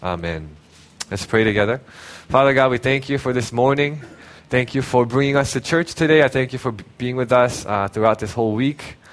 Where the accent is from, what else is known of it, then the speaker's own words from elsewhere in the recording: Hong Kong; also born or lived in South Korea; I'm a city boy. I grew up in Korea, and then I grew up in Hong Kong.